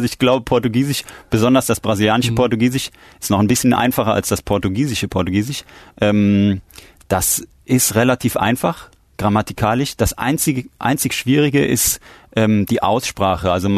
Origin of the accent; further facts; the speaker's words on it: Cologne, North Rhine-Westphalia, Germany; Also ich bin in Köln aufgewachsen